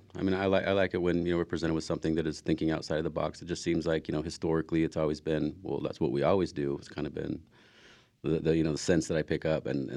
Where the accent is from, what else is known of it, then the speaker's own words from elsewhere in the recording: Oregon, United States; me growing up in the Rogue Valley, you know, there hasn't really been a lot of representation for the youth.